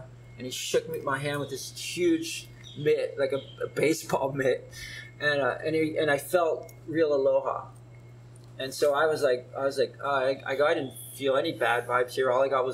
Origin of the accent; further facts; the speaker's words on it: East Coast, United States; but I'm from the East Coast, 3,000 miles away.